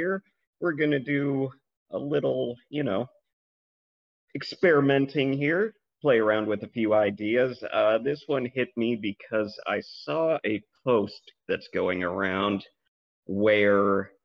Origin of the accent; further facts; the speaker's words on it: Pacific Northwest, United States; I'm from the Northwest